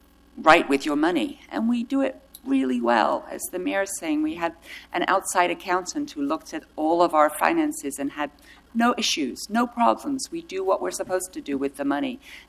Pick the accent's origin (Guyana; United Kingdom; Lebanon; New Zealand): United Kingdom; England; now in Portland, United States; As many of you know, I am from England.